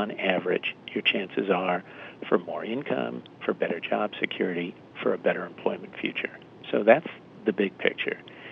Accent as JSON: {"language": "English", "region": "California", "country": "United States", "tie": "born or raised there"}